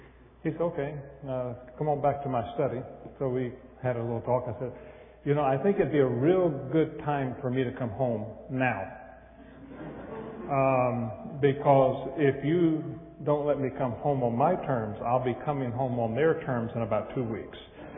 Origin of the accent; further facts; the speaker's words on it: North Carolina, United States; I grew up in Western North Carolina, going to high school.